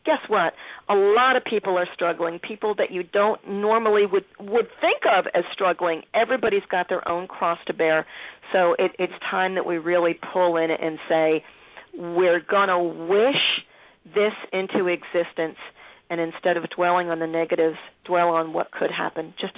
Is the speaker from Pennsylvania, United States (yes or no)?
yes; Philadelphia, Pennsylvania, United States; also born or lived in Baltimore, United States; in Philadelphia, my hometown, Baltimore, my adopted town, Washington, D.C., Virginia, this whole region up and down 95